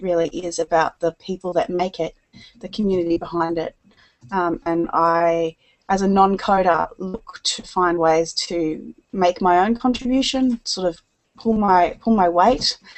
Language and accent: English; Melbourne, Victoria, Australia; Sure. I'm from Melbourne, Australia.